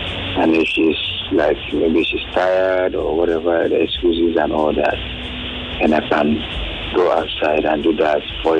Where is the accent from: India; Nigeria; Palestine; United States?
Nigeria; Oh, I see. No problem. I'm a Nigerian also.